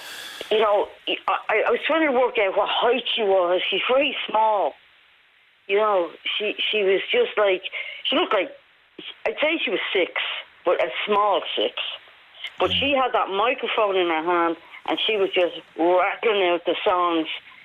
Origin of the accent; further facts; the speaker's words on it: Dublin, Leinster, Ireland; I don't live in Dublin, Joe. I'm from Dublin